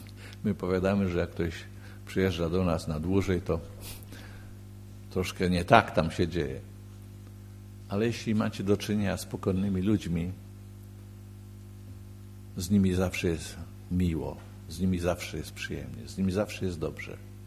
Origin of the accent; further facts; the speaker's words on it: Silesian Voivodeship, Poland; bo ja jestem Ślązakiem, zmierzłym